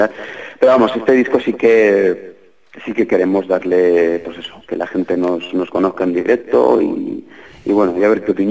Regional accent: Casetas, Aragon, Spain; Yo soy de Casetas, aunque todos los miembros de … no, bueno, estamos un poco esparcidos, pero vamos, yo soy aquí de Casetas.

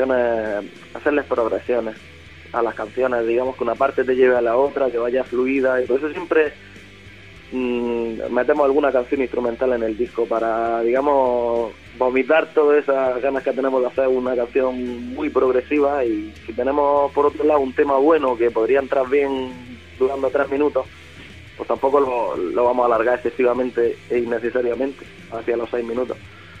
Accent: Almería, Andalusia, Spain; también somos de Almería, aquí hay un desierto

